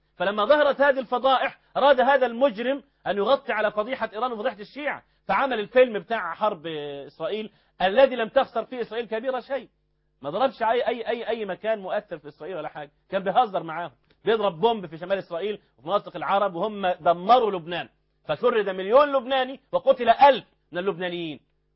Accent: Egypt

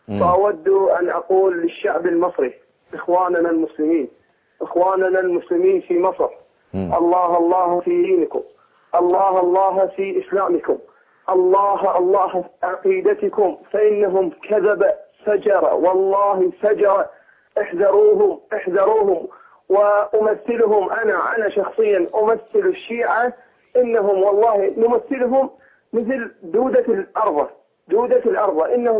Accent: Iraq; انا من العراق.

